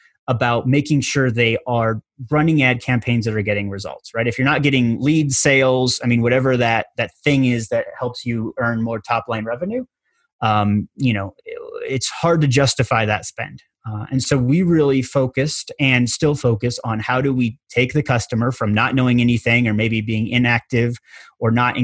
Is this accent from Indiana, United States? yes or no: yes; Indiana, United States; I'm from Indiana originally.